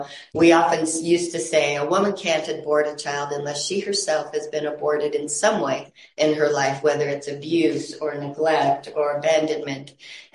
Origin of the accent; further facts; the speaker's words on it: Colorado, United States; Growing up in Colorado, we fished a lot, but I didn't love lake fishing.